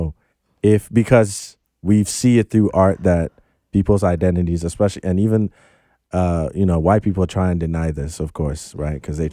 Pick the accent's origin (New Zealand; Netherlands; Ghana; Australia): Ghana; Volta; now in United States; Actually a very, so I'm Ghanaian American.